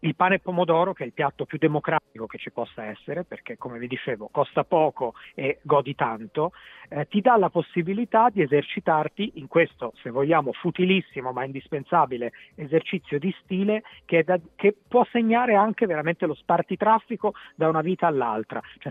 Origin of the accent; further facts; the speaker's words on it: Tuscany, Italy; born there; Io, come vi dicevo, sono nato in Toscana